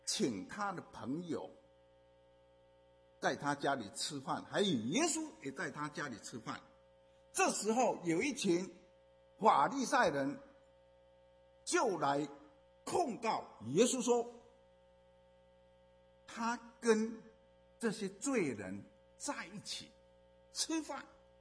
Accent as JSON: {"language": "Chinese", "country": "China", "said": "我们中国人啊，我们中国话一句话是什么？"}